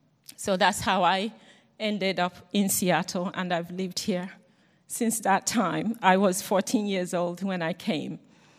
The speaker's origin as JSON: {"language": "English", "country": "Nigeria", "tie": "born or raised there", "said": "I'm from Nigeria, as he said, and I grew up in a family that we were Christians. I don't know any other way. I was born in that family. My father was a strong Christian."}